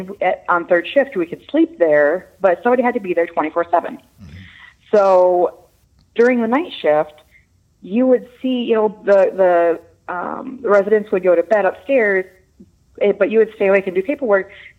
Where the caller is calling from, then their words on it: Michigan, United States; I am from Southern Michigan.